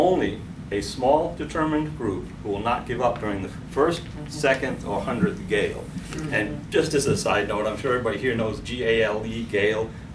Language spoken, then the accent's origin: English; Heuvelton, New York, United States; I'm from Bittersweet Farm in Hewelton, New York, okay?